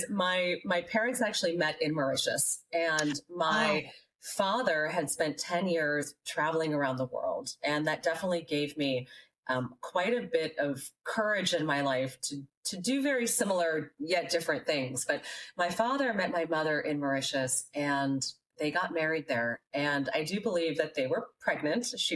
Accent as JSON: {"language": "English", "town": "San Francisco", "region": "California", "country": "United States", "tie": "born or raised there", "said": "You know, as a little girl growing up in San Francisco, I had two well-meaning parents, both Hare Krishnas."}